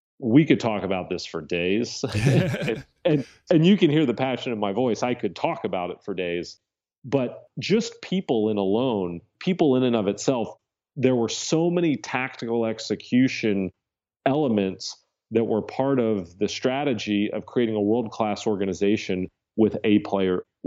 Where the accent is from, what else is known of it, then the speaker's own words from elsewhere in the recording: Florida, United States; I grew up in Central Florida.